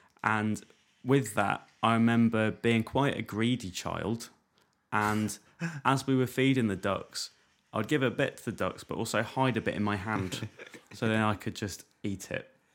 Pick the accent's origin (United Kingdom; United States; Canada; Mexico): United Kingdom; East of England; Oh, yeah, that's a good point. I grew up in Norfolk.